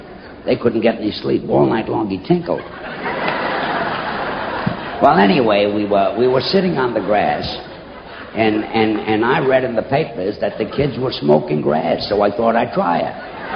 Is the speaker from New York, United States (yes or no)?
yes; New York City, New York, United States; I was born in New York City on the Lower East Side. I came from a very large family. We were 7 sisters and 5 brothers.